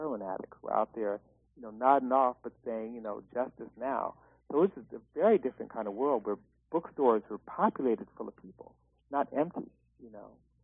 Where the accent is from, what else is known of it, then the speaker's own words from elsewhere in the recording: New York City, New York, United States; I spent a lot of time in L.A., but being a New Yorker and you know coming out of a city where police. I grew up in the 60s when anti-police violence was just everyday life